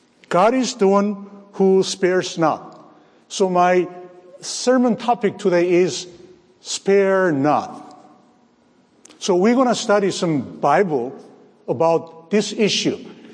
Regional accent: South Korea; English is a second language; when I was about 10-year-old, I learned this word spare because at that, you know, I'm from Korea. We don't study, learn English at the time.

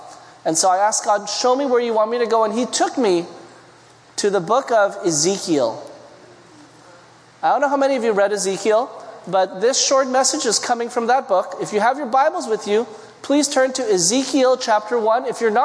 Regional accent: Quebec, Canada; born there; I'm half Filipino, half Chinese, but born on the French side of Canada.

